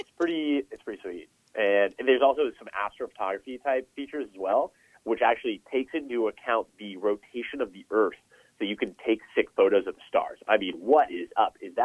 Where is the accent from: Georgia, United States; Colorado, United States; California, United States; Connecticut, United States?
California, United States; I grew up in California, but I never really had much experience with earthquakes